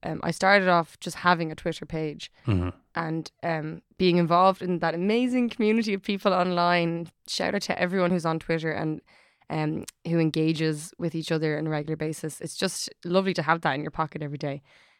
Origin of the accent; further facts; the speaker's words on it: Dublin, Leinster, Ireland; I'm from Ireland. I'm from Dublin. And my parents, although they're not negative towards Irish, like they're positive toward the language. They don't speak it. I didn't grow up with Irish at all.